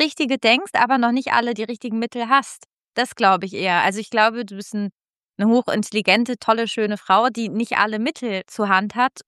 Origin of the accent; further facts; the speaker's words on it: Italy; now in Germany; ich komme aus Italien.